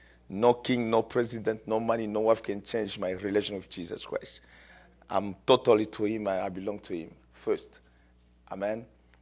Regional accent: DR Congo; English is a second language; now in Canada; So originally, I'm from Africa, from Congo, the ex-Zaire.

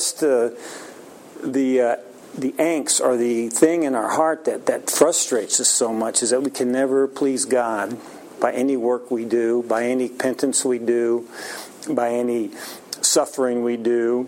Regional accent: Illinois, United States; Now, I grew up in Illinois, and we had lots of wheat fields, tons of wheat fields.

